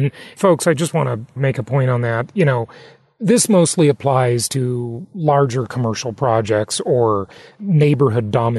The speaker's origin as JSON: {"language": "English", "town": "Los Angeles", "region": "California", "country": "United States", "tie": "born or raised there", "said": "like where I grew up in Los Angeles or Orange County, California"}